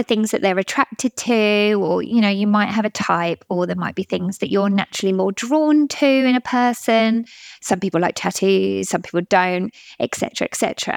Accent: South East England, United Kingdom; I come from Surrey

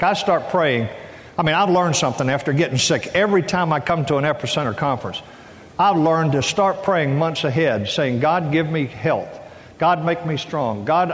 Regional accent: the South, United States; You can tell I grew up in the South.

